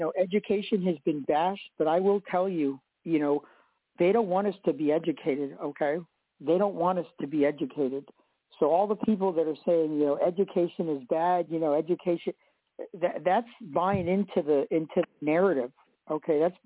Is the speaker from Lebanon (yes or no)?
no; Ecuador; You know, I'm from Ecuador, and, you know, we take care of our families